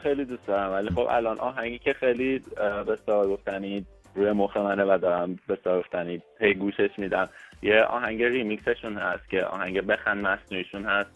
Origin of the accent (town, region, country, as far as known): Iran